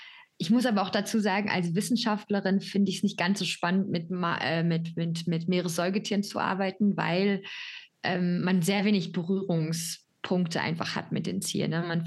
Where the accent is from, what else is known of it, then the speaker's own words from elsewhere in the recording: North Rhine-Westphalia, Germany; Und ich bin halt im Ruhrgebiet aufgewachsen, also jetzt nicht unbedingt irgendwo an der Küste